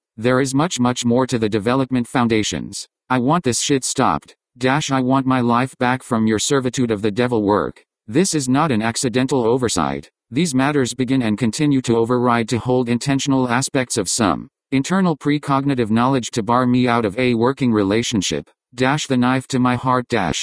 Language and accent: English; San Bernardino, California, United States; I am back here in my hometown San Bernardino, and then back into Denver from July 2017.